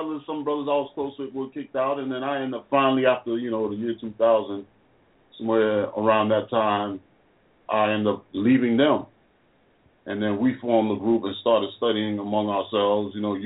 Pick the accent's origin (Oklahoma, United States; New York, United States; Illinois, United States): New York, United States; from a brother that I knew in the Bronx as I was raised in New York. And when I first started going to the church, I stay in Connecticut now